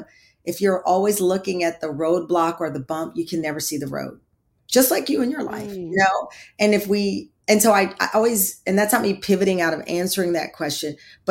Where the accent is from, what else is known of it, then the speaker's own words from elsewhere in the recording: Texas, United States; I grew up in Texas, I think, as you know